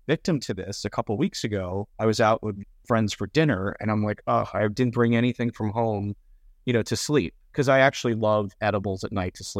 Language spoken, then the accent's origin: English; New York City, New York, United States; I grew up in New York City. As a kid in high school, like, we used to go to Washington Square Park.